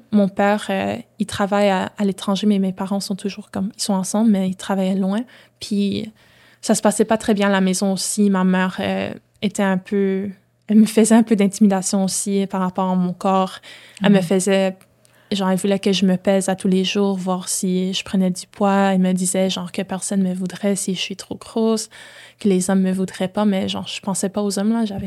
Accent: Ontario, Canada; also born or lived in Haiti / Quebec; Je suis née en Ontario. Okay. J'ai resté en Haïti. Je suis retournée en Ontario puis je suis allée au Québec.

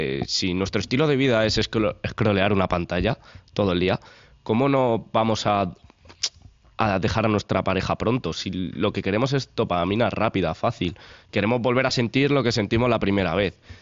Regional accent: Madrid, Community of Madrid, Spain; Efectivamente, nosotros que somos de Madrid

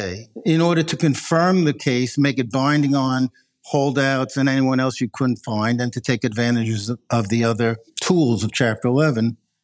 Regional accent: New York, United States; I grew up in Long Island in Northwood Mare, South Shore, in the Five Towns area.

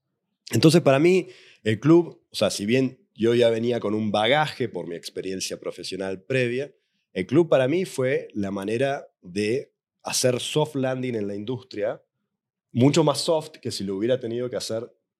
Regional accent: Argentina; Pero la confesión que les quiero hacer, chicos, es que soy argentino.

